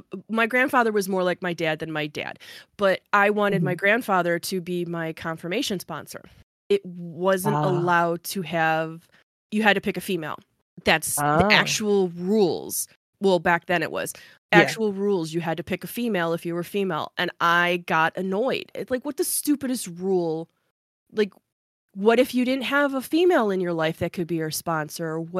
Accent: Chicago, Illinois, United States; or from my experience growing up in Chicago.

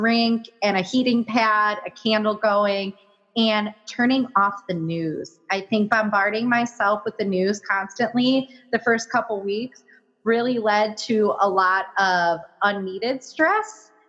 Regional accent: Ohio, United States; We're good. We're from Ohio. We know.

